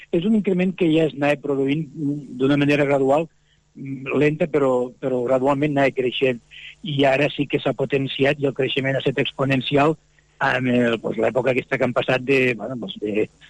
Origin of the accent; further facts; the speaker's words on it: Lleida, Catalonia, Spain; bueno, els que som de Lleida, anem a l'eix comercial